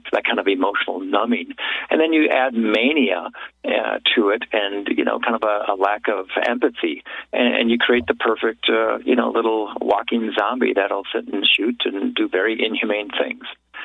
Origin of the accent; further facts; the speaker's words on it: Wisconsin, United States; I ran a free clinic here in my hometown in Wisconsin